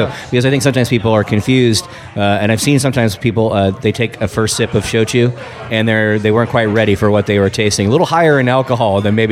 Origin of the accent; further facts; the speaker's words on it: California, United States; now in New Orleans, United States; I grew up near San Francisco, so very big Japanese population, Japanese-American population. Here in New Orleans, we don't have that big of a Japanese population.